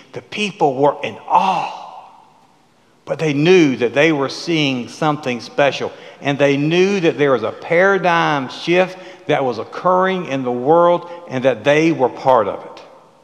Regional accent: South Carolina, United States; Now, as you know, I came from South Carolina. I have seen some wild people.

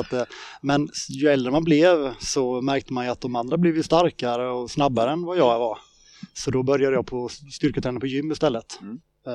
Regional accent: Jönköping, Jönköping County, Sweden; moved away as an adult; now in Skövde, Sweden; född och uppvuxen i Jönköping, försöker bibehålla min dialekt så gott det går nu när jag flyttat hit till Skövde. Ja, vem är jag? Jag fyller 40 detta året

